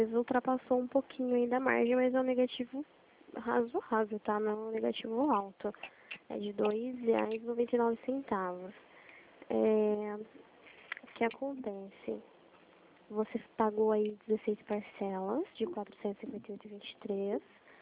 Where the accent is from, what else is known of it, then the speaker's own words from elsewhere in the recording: Limeira, São Paulo, Brazil; Eu sou de Limeira.